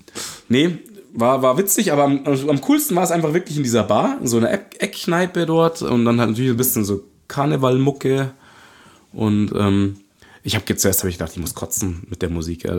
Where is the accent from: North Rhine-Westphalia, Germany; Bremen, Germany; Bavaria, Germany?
Bavaria, Germany; Munich; ich bin Münchner